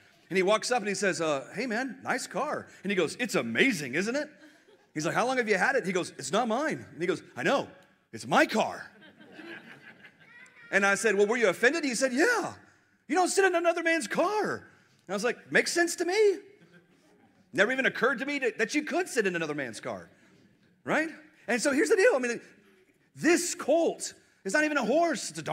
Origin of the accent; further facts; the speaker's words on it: Texas, United States; I'm a Texan. I study history. We celebrate defeats in Texas. It's what we do.